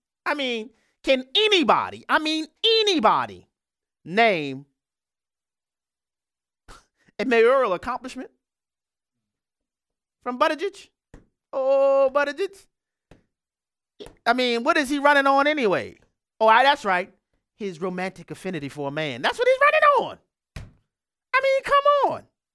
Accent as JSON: {"language": "English", "town": "New Orleans", "region": "Louisiana", "country": "United States", "tie": "born or raised there", "said": "Oh, Sister Celeste from my hometown say, hold up now. New Orleans?"}